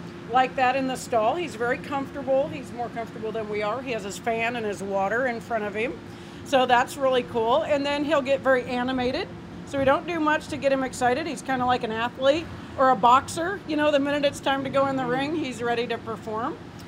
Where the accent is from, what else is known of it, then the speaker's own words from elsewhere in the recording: LaGrange, Kentucky, United States; I'm from LaGrange, Kentucky.